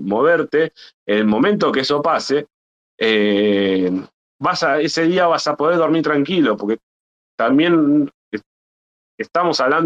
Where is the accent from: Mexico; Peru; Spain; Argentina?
Argentina; yo veo desde el punto de vista acá de como argentino